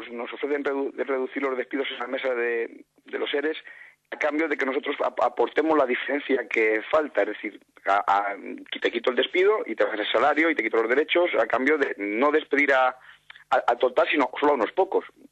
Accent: Madrid, Community of Madrid, Spain; nosotros somos ciudadanos de Madrid

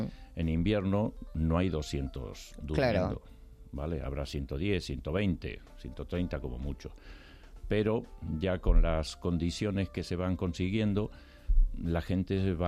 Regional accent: Argentina; now in Braojos, Spain; Yo me vine de Argentina con mi abuelo, me busqué la vida, empecé a trabajar

